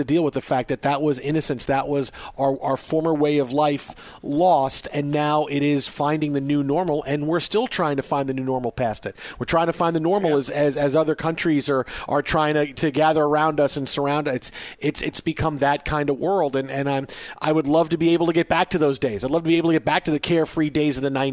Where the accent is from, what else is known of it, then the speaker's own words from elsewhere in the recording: Staten Island, New York, United States; but I grew up on Staten Island